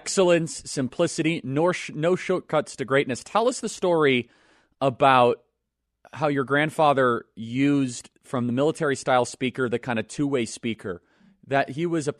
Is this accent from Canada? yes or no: no; Midwest, United States; Growing up in the Midwest, you know, every so often you'd see a kid in high school and they'd be wearing an In-N-Out hat, or they'd be talking about it.